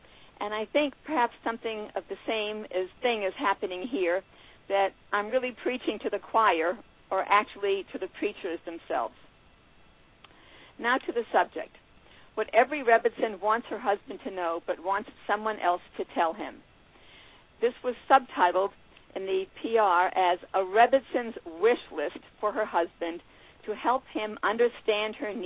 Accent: Boston, Massachusetts, United States; I was raised in Boston, Mass., graduated from Maimonides School, and then from Stern College, including a year in Israel.

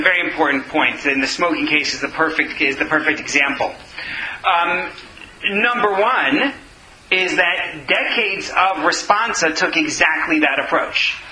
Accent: New York, United States; now in Toronto, Canada; or at least, I grew up in New York, maybe here at the CN Tower question, right?

